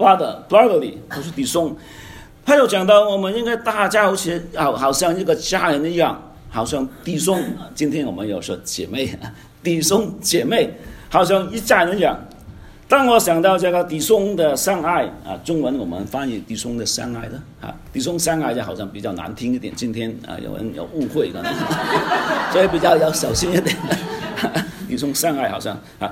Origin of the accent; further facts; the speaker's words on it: Vancouver, British Columbia, Canada; also born or lived in Hong Kong; 我在香港出生，当时我在温哥华长大，我在这里中学毕业，大学，然后神学，工作，我都是在这个加拿大的文化当中